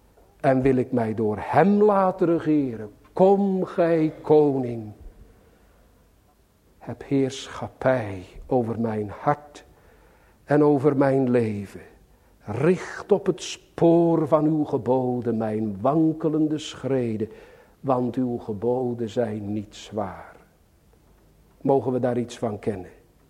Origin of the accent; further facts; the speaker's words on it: Sliedrecht, South Holland, Netherlands; born there; In Sliedrecht, mijn geboorteplaats